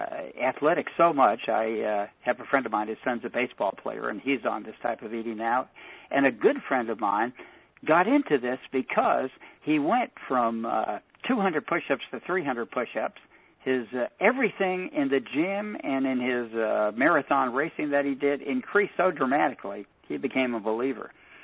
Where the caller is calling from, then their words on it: La Jolla, California, United States; also born or lived in Carpinteria, United States / Texas / Arizona; I am now in La Jolla, California, and I'm looking to start a school in Ojai or someplace in California. I've been spending the last few years in Texas and in Arizona, and I used to live in Carpinteria, California, for about 20 years.